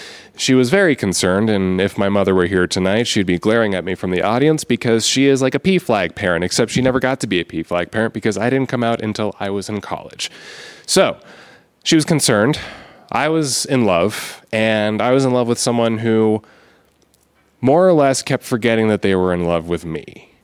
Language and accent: English; Arizona, United States; I'm like, "No, I'm from Arizona."